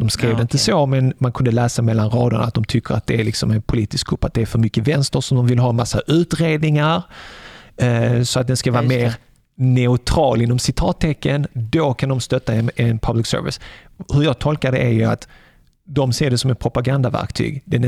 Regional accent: Sweden; Som svensk, född och uppväxt här med Sveriges Television 1 och 2, SVT Play

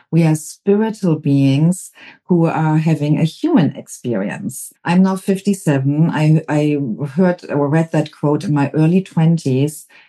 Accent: Germany; now in United States; Yeah, I'm from Germany originally

